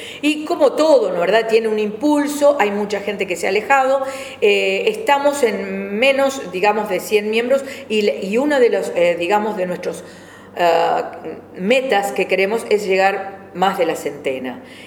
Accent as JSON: {"language": "Spanish", "country": "Uruguay", "said": "Porque somos uruguayos e insisto"}